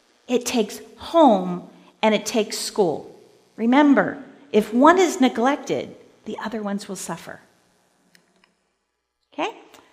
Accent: the South, United States; Now, I'm from the South. I grew up in the South, and West Virginia is kind of almost a little bit in the South.

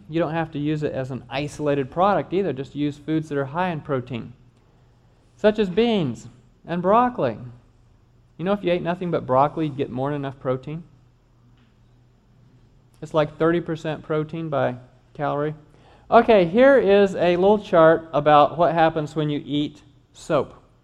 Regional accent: Kansas, United States; I'm from Kansas, near Wichita.

